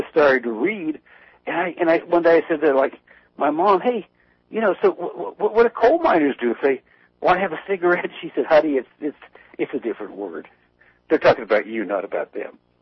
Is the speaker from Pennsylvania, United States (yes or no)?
yes; Pennsylvania, United States; When I was a kid, I grew up in Center County, Pennsylvania, on the edge of the hard coal fields